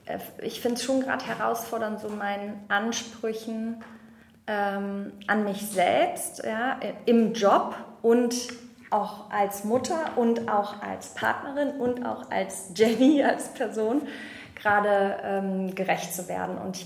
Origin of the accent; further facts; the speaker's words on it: North Rhine-Westphalia, Germany; ich komme aus der Nähe von Köln.